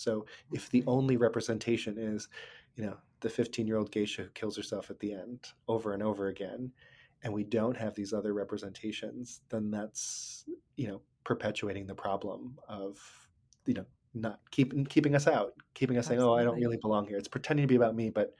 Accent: Hong Kong; So I grew up in Hong Kong, mm-hmm. which is a pretty homogeneously Chinese society.

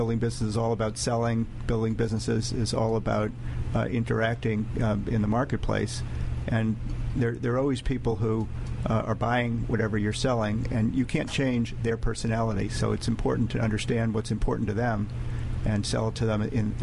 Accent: Washington, District of Columbia, United States; born there; also born or lived in New York / Chicago; I was born in Washington, D.C., seventh generation, and moved to New York and then to Chicago.

